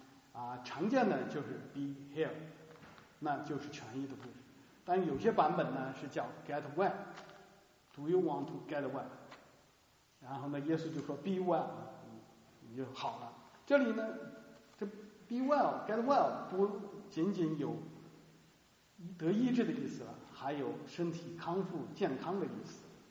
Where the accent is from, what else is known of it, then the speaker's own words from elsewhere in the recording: China; 我中国人，一点关系也没有